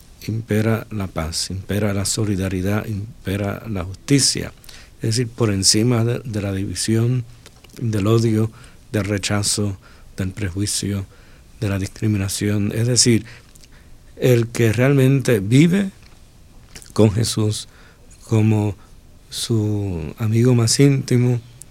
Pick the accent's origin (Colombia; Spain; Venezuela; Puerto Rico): Puerto Rico; Si nosotros, por ejemplo, como puertorriqueños hemos sufrido, ¿verdad?, las consecuencias del rechazo en el pasado